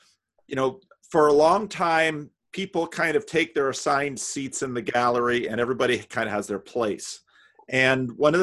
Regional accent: New Jersey, United States; So I grew up in New Jersey, and people might think, well, I just grew up, you know, 17 miles out of New York City.

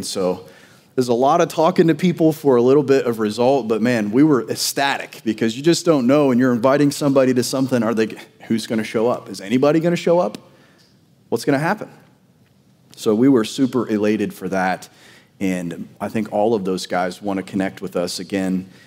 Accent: Georgia, United States; I'm from Georgia. I came from a church that was in Ohio to Georgia.

